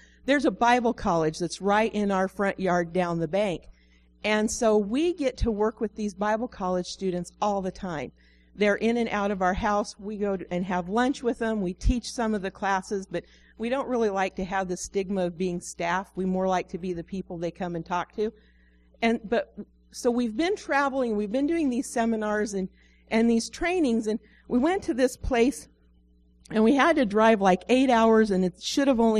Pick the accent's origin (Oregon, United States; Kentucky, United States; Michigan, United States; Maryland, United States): Oregon, United States; Drain; also born or lived in Roseburg; But we're really from Roseburg, and if you come have pizza, we can explain the whole mess to you. But we grew up in Drane and Yonkala and lived in Oregon our entire lives